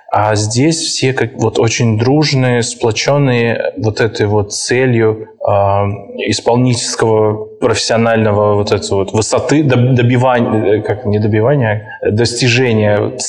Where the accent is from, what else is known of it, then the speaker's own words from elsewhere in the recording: Moscow, Russia; now in Perm, Russia; я вообще родом из Москвы. Так случилось, что по своей профессии очень много ездил и даже жил за рубежом длительный период. И вот так случилось, что вернулся в Россию и сразу в Пермь попал.